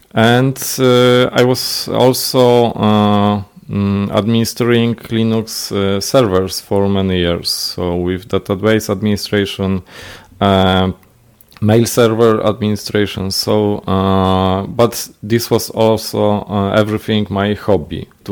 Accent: Kielce, Świętokrzyskie Voivodeship, Poland; English is a second language; I live in Kielce, in Poland, as you said, and this is my hometown from birth.

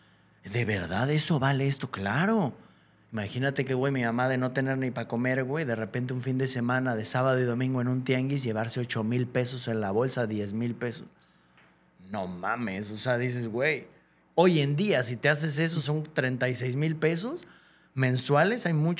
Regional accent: Mexico; Yo llego a varios países, güey, me gusta mucho viajar. Y como mexicano estás hecho a prueba de casi cualquier país.

